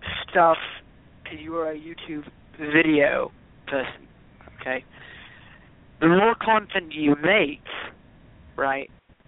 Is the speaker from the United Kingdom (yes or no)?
yes; United Kingdom; just like me being a Brit and, among other things, a true satirist.